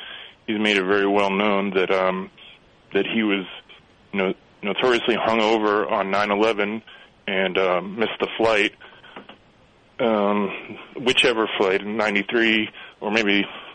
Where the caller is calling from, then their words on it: Boston, Massachusetts, United States; I'm calling from the Boston area.